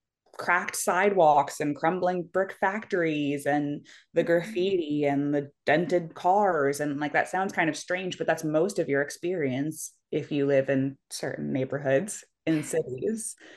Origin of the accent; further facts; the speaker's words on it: Philadelphia, Pennsylvania, United States; now in Maryland, United States; And I grew up in Philadelphia and I love Baltimore, but when we first moved to Maryland, we were not in Baltimore, we were in the burbs.